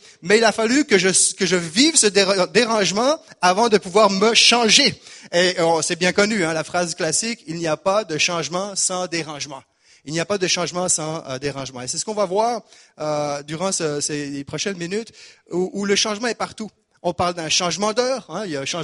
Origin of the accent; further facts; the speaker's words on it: Geneva, Switzerland; je suis originaire de Genève. Donc, moi, je suis un petit peu mélangé au niveau de ma nationalité parce que mon père est espagnol … Ma mère est suissesse.